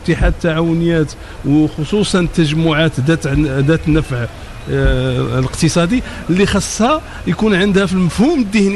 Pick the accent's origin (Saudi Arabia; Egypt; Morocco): Morocco; المشكل اللي باقي عندنا في المغرب مشكل التسويق